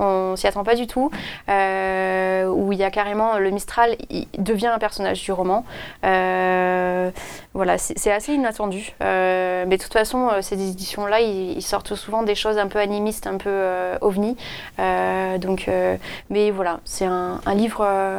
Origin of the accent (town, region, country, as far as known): Provence-Alpes-Côte d'Azur, France; born or raised there